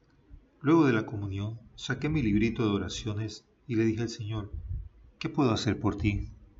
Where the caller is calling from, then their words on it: Panama; desde Panamá y quería compartirte una breve reflexión